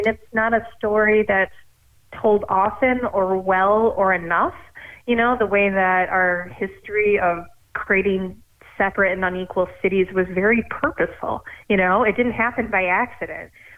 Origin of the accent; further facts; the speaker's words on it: St. Joseph, Michigan, United States; though I grew up in St. Joe, had a lot of roots in Benton Harbor and grew up in a poor family.